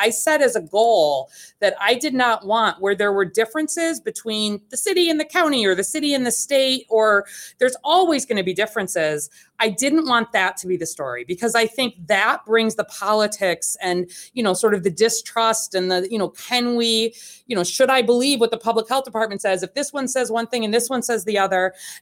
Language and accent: English; United States; particularly at the local level as an American